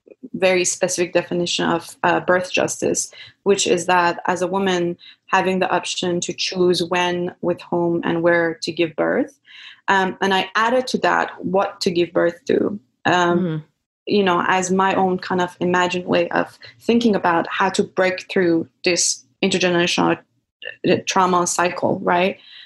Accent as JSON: {"language": "English", "country": "Iran", "tie": "born or raised there", "said": "war being a big part of me growing up in Iran"}